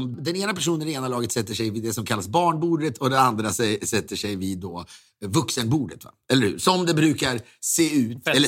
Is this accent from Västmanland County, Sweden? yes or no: yes; Köping, Västmanland County, Sweden; som pappa och mamma har hemma i Köping